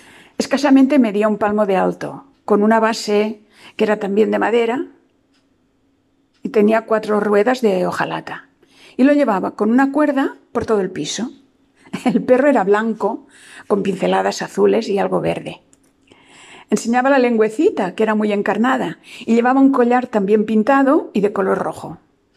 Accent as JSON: {"language": "Spanish", "town": "Barcelona", "region": "Catalonia", "country": "Spain", "said": "tengo 72 años y soy de Barcelona."}